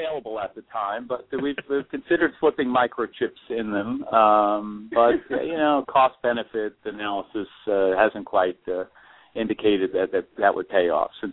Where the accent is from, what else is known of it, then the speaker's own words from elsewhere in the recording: New York City, New York, United States; since I'm from New York City, we do get a bunch of guests from there.